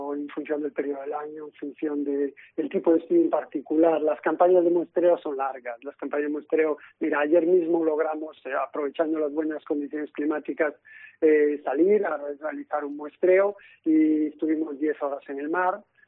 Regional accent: Galicia, Spain; yo siendo gallego, siendo de aquí

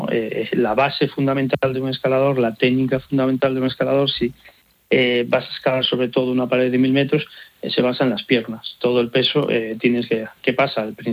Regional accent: Galicia, Spain; soy gallego, y me inicié en el dique de abrigo, en una muralla del puerto de La Coruña

